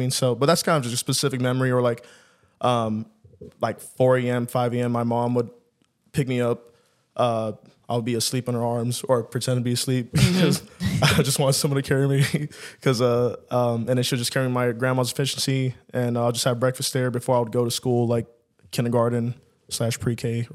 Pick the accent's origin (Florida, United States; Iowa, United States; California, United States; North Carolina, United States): Florida, United States; Miami; now in Nashville, United States; So I originally grew up Miami area.